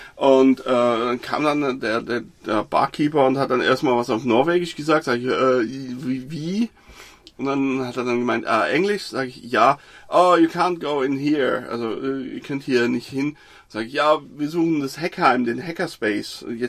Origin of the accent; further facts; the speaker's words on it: Zurich, Switzerland; wir sind aus der Schweiz, aus Zürich.